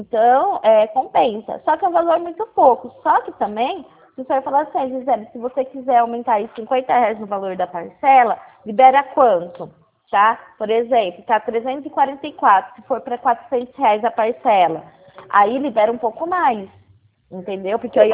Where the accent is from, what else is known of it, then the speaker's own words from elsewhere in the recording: Pirassununga, São Paulo, Brazil; Só que eu não sou de Porto Ferreira. Eu sou de Pirassununga. Eu trabalho, eu faço Porto Ferreira, entendeu? Só que eu sou de Pirassununga.